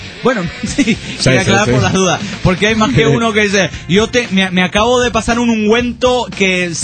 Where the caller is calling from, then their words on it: Spain; de España.